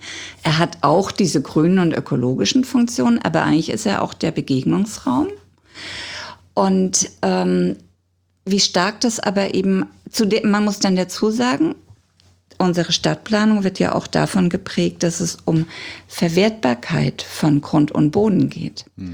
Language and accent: German; Freiburg, Baden-Württemberg, Germany; ich komme aus einer Studentenstadt, aus Freiburg